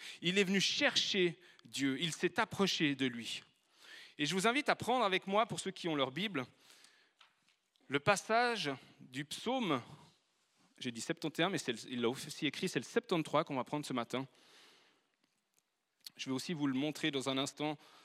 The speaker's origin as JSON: {"language": "French", "town": "Échallon", "region": "Auvergne-Rhône-Alpes", "country": "France", "said": "Moi, je viens de loin, je viens d'Échallon, donc le Grand Nord, il y a de la neige actuellement."}